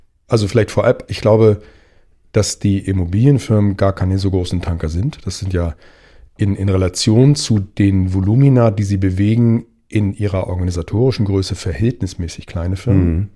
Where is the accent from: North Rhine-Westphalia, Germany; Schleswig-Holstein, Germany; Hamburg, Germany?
Hamburg, Germany; aus meiner Heimatstadt Hamburg